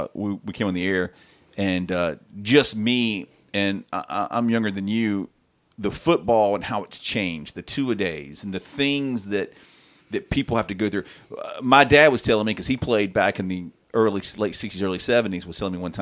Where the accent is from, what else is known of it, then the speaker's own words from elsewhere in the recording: Hueytown, Alabama, United States; I guess somehow he knew that I was from Hueytown or whatever